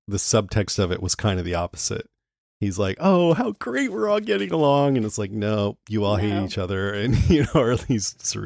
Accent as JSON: {"language": "English", "country": "United States", "said": "I've never been like a big proponent of monarchies or anything. I'm an American. I don't get it."}